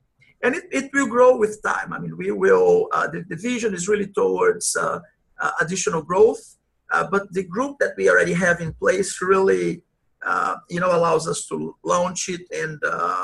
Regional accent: Brazil; moved away as an adult; now in United States; I'm originally from Brazil, and I've lived now in the US for 26 years. I've switched my citizenship. I'm a US citizen

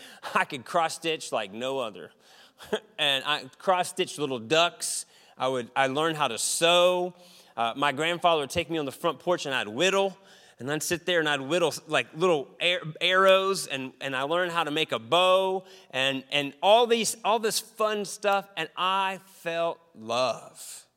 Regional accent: West Virginia, United States; I grew up in West Virginia on a family land-owned area, and there was like four different portions of my family that lived on 80 acres

